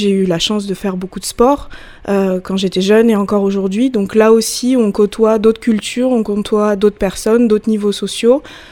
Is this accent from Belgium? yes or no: no; Nouméa, New Caledonia; born there; Je suis née à Nouméa en 1996, de deux parents, bien entendu. Mon père est métis kanak, antillais, et ma mère est arrivée dans les années 1980 de métropole